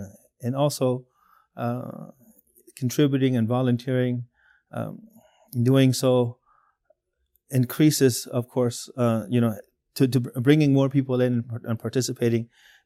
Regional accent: United States; He knew that I was from America, and I knew that he was, you know, he spoke English like an American

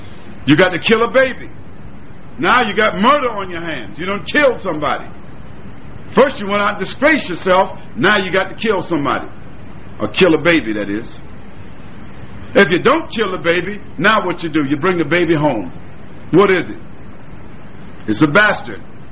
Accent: New York, United States; I grew up in Brooklyn. Bed-Stuy, do or die.

